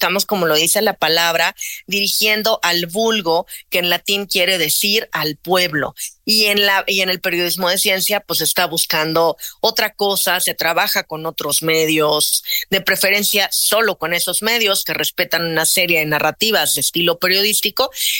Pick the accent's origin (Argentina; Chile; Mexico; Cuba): Mexico; Y nosotros mismos como público mexicano a veces lo consumimos este producto que viene del extranjero